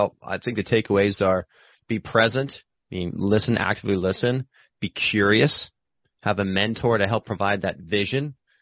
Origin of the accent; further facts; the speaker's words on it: Pennsylvania, United States; now in Hermosa Beach, United States; I'm from Pennsylvania, so I have another buddy, Czech, who lives in Hermosa Beach with me, who's from Delaware too.